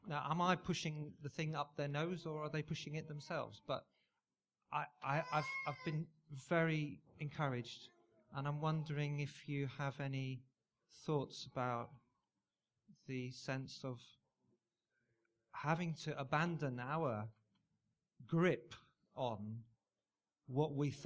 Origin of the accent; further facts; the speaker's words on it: India; now in United Kingdom; a Indian English Christian. I grew up in India, and then I came back to this country